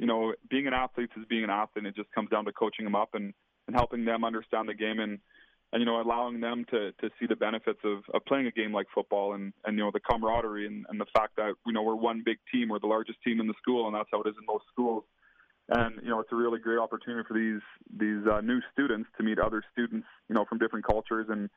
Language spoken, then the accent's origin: English; Moose Jaw, Saskatchewan, Canada; I grew up here in Moose Jaw. I played here.